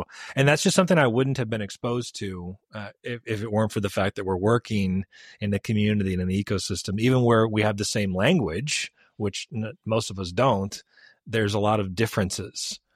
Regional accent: United States; And it, to me, as an American, I had a particular perspective on what the word insurance meant

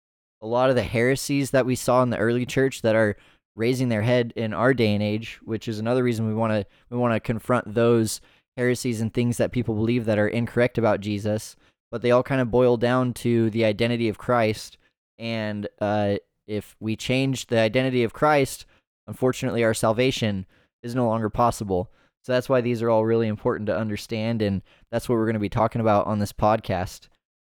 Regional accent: McMinnville, Oregon, United States; now in Salem, United States; And I have been here for 3 years. I grew up in McMinnville, just north.

